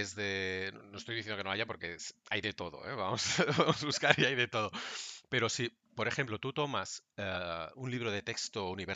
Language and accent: Spanish; Barcelona, Catalonia, Spain; Sí, soy de Barcelona.